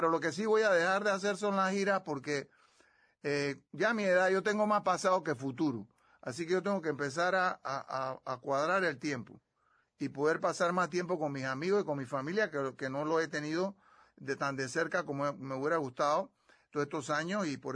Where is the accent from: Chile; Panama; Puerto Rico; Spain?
Panama; moved away as an adult